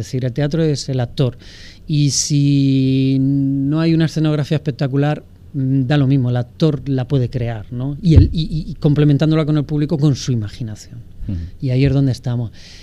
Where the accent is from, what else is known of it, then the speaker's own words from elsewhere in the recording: Caudete, Castilla-La Mancha, Spain; now in Murcia, Spain; aunque estoy en Murcia, he estudiado en Murcia, tengo mucha relación en Murcia, ahora sigo viviendo en Murcia, soy de Caudete, un poco manchego